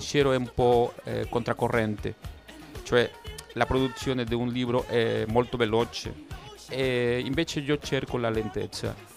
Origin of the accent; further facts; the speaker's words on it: Mexico City, Mexico; Io sono di Città di Messico. Quindi Città di Messico è una cosa che va a una velocità.